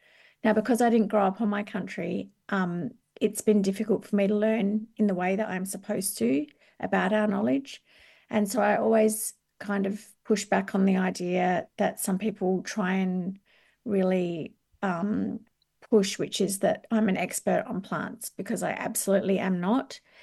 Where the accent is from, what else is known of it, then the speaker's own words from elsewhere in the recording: New South Wales, Australia; other community members who are Barkindji like me. So we're from Western New South Wales.